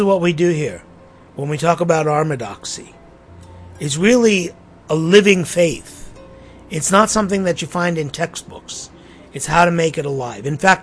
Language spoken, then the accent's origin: English; United States; I grew up in American public schools.